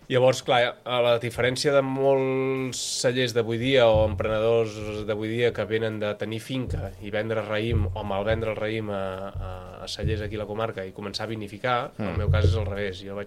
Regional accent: Sant Sadurní d'Anoia, Catalonia, Spain; som cavistes i som de Sant Sadurní i el cava és el nostre fill

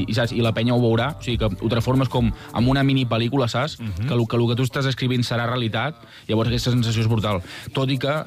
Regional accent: Catalonia, Spain; els dos que som del Penedès i fem música en català

